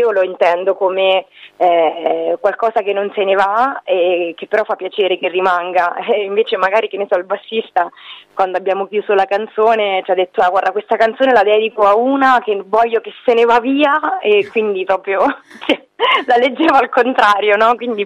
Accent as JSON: {"language": "Italian", "town": "Civitanova Marche", "region": "Marche", "country": "Italy", "said": "sono ritornata nella mia cittadina, che è Civitanova Marche, sulla costa"}